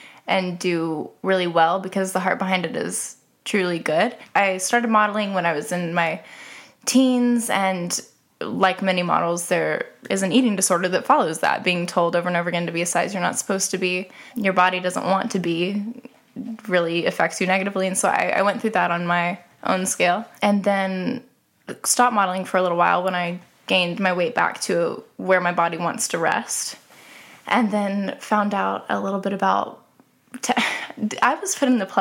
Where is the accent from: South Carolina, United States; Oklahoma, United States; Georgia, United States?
Oklahoma, United States; Snyder; I grew up in Snyder, Oklahoma. I'm a model and an entrepreneur.